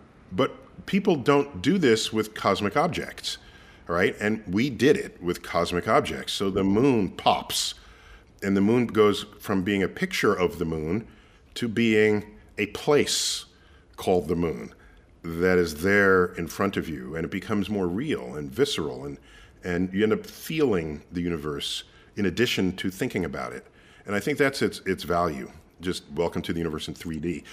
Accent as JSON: {"language": "English", "town": "New York City", "region": "New York", "country": "United States", "tie": "born or raised there", "said": "So born and raised in New York City, attended the public schools all throughout the K through 12. My high school, however, was the Bronx High School of Science. I was born and raised in the Bronx."}